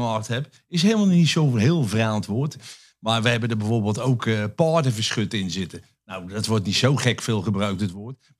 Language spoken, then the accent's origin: Dutch; Utrecht, Netherlands; er niet voor zorgt dat we hier met z'n allen nog als Utrechters kunnen wonen, die praten geen plat Utrecht.